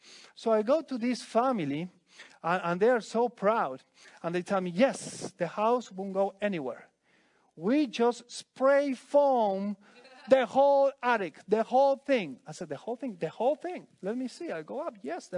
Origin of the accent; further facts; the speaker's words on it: Argentina; I said, I don't live here. I'm from Argentina, but my home is somewhere else. So I'm just here to see family.